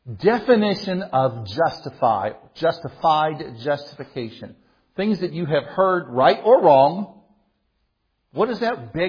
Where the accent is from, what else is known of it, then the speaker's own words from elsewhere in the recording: Missouri, United States; It's just not, maybe it's because I'm from Missouri, but it's just not used very much anymore. Reckon. Oh, I reckon.